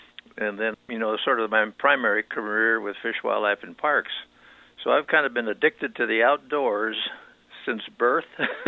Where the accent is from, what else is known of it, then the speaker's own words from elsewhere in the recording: Wisconsin, United States; now in Montana, United States; years of life were spent growing up in Wisconsin.